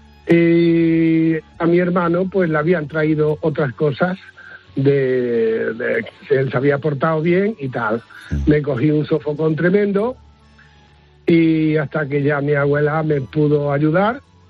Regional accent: Mérida, Extremadura, Spain; yo soy de Mérida

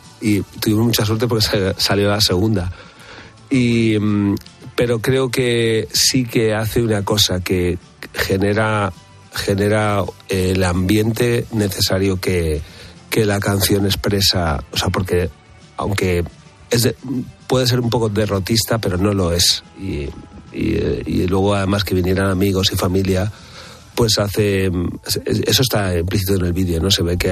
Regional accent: Madrid, Community of Madrid, Spain; me he nacido y me he criado aquí en Madrid, como podéis ver por mi acento, suave y dulce.

